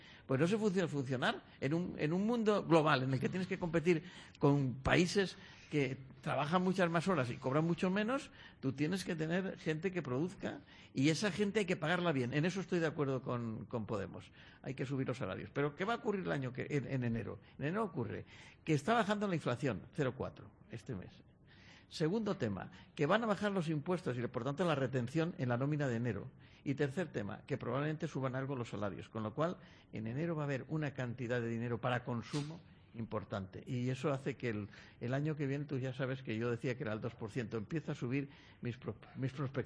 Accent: Valencia, Valencian Community, Spain; Somos expertos en Valencia.

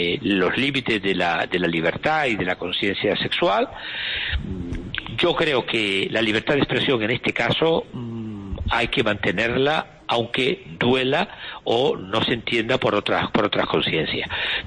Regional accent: Canary Islands, Spain; como canario agradecido

